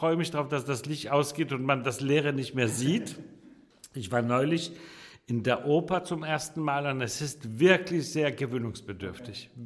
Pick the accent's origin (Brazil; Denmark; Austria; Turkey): Denmark; also born or lived in Warsaw, Poland / Italy; Ich bin in Warschau geboren und dann in Dänemark aufgewachsen. Zwischendurch war mal ein bisschen in Italien.